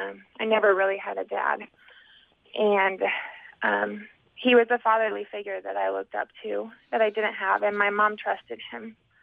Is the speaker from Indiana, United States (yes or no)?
yes; Indiana, United States; I grew up in Indiana.